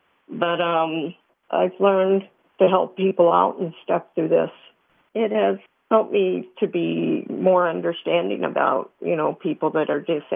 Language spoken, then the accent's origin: English; Carbondale, United States; I grew up in the Carbondale area.